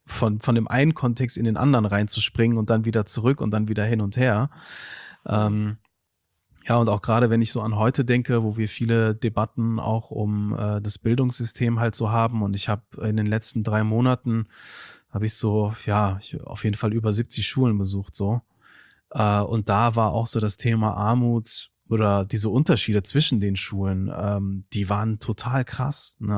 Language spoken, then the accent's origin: German; Duisburg, North Rhine-Westphalia, Germany; Ich habe in Duisburg-Marxloh, wo ich aufgewachsen bin, 12 Jahre als Theaterpädagoge und Betreuer dort gearbeitet.